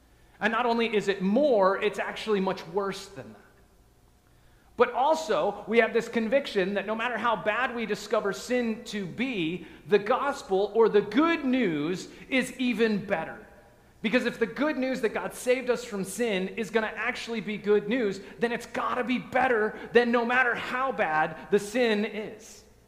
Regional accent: Evergreen, Colorado, United States; A few weeks ago, I told you about growing up in Evergreen, Colorado. It's a town just west of Denver up into the mountains.

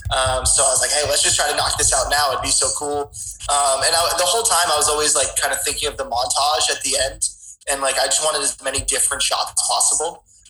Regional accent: Barnstable, Massachusetts, United States; Dude, I grew up on Cape Cod, so it was, like, in Barnstable.

